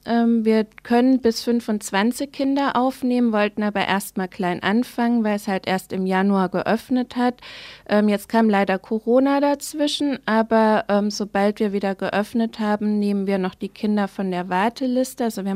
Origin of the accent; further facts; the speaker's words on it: Cologne, North Rhine-Westphalia, Germany; Aus Köln.